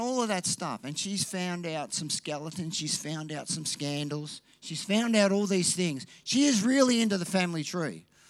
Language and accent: English; Melbourne, Victoria, Australia; So I grew up in Melbourne, and that was in our front yard. And my mum still lives in that house today.